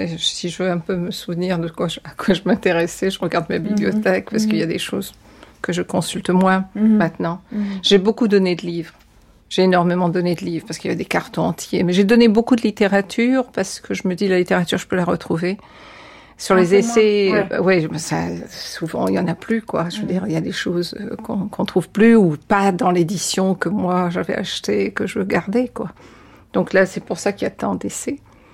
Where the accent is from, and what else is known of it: Réunion, France